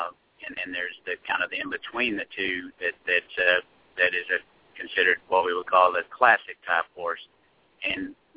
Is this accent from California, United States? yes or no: no; Irvine, Kentucky, United States; I'm from Irvine, Kentucky originally, and one of the founding fathers of the breed was from Irvine